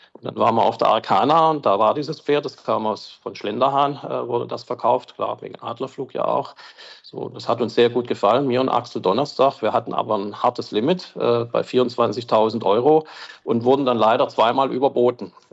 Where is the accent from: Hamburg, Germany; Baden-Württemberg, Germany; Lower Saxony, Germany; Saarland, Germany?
Baden-Württemberg, Germany; Backnang; Ich komme aus der Nähe von Stuttgart, also 30 Kilometer nördlich, Backnang heißt der Ort. Bin dort auch aufgewachsen, aber dann schon zum Studium eigentlich weggegangen. Also nach, wie ich ja gesagt hatte, nach Baden, dann nach Karlsruhe und von dort aus praktisch immer weitergezogen.